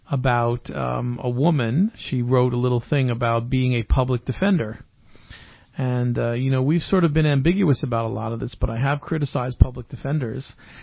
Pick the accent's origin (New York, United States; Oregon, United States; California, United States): New York, United States; we're all from New York, and even Gary's from Jersey, as I recall.